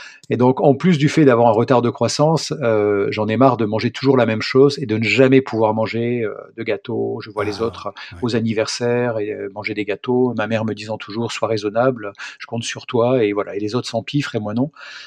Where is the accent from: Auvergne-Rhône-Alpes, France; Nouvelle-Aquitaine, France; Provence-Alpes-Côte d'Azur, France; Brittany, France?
Provence-Alpes-Côte d'Azur, France; moved away as an adult; j'ai 56 ans, que je suis originaire des Hautes-Alpes. Je suis né à la montagne, j'ai grandi à la montagne, que j'ai quitté pour aller faire mes études supérieures.